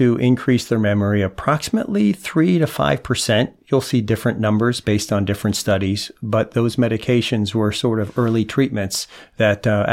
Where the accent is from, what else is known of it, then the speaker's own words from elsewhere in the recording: Ohio, United States; now in Orlando, United States; So I'm from Ohio, and then I spent 6 years in the Navy, and then back to Ohio for medical school.